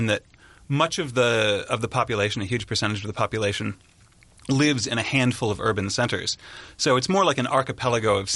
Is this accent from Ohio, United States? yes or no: yes; Munson Township, Ohio, United States; Yeah, I grew up just outside of Chardon in Munson Township and lived in the same house my entire life until I left for university, where my parents still live.